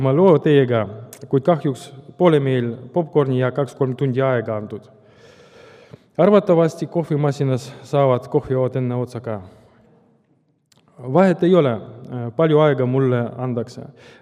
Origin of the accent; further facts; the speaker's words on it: Valga, Valga County, Estonia; Olen Valgast pärit